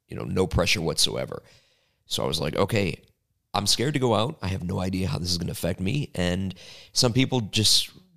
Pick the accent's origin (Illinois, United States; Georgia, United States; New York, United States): Illinois, United States; Chicago; because I grew up in Chicago going to these shows, I felt like it was back in the 90s